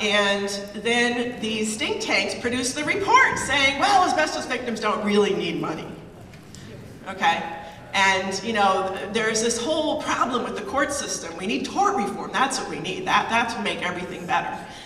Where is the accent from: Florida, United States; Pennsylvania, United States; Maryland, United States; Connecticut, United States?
Pennsylvania, United States; Philadelphia; I like Ben Franklin, I'm from Philadelphia.